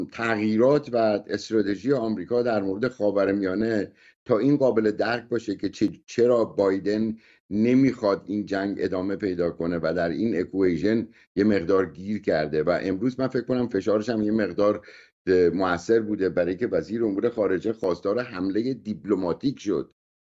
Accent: Iran; به عنوان یک ایرانی خجالت میکشم

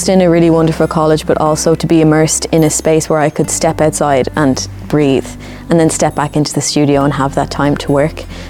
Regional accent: Dublin, Leinster, Ireland; originally I'm from Dublin, so it was nice to be back in the space, back in the city.

